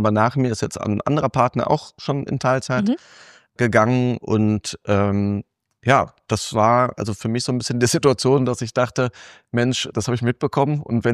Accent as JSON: {"language": "German", "town": "Cologne", "region": "North Rhine-Westphalia", "country": "Germany", "lives_now": "Bonn, Germany", "said": "als Kölner nach Aachen gelost wurde im Referendariat"}